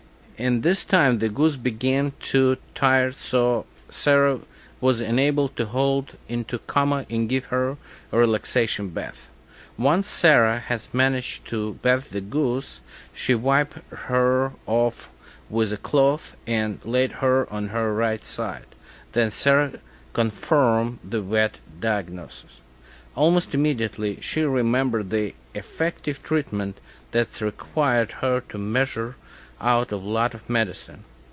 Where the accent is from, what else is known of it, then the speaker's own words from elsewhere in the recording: Odesa, Odesa Oblast, Ukraine; born there; English is a second language; I was born in Odessa, Ukraine, USSR, right after Second War, and January 30th of 1946.